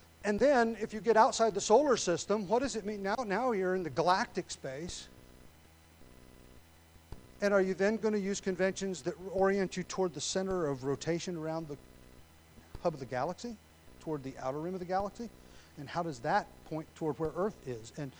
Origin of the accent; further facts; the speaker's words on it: Indiana, United States; born there; I was born in Indiana, and everything's flat, and everything's by cardinal directions.